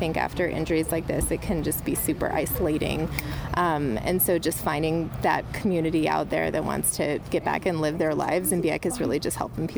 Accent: Boulder, Colorado, United States; I'm from Boulder, Colorado.

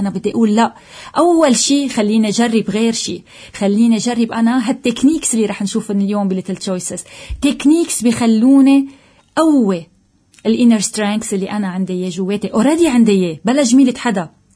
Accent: Lebanon; كيف نخلق هيدي الحياة اللي عن جد نحنا كتير مستهلها كلبنانية

